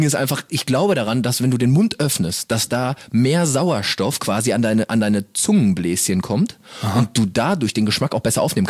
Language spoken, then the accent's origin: German; North Rhine-Westphalia, Germany; Kommen wir aus dem Pott, ne?